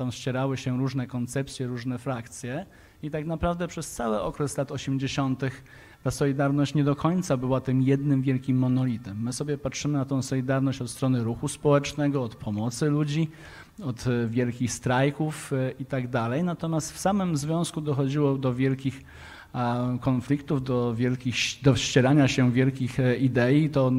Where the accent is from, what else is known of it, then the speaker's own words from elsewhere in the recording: Wrocław, Lower Silesian Voivodeship, Poland; ponieważ pochodzę z Wrocławia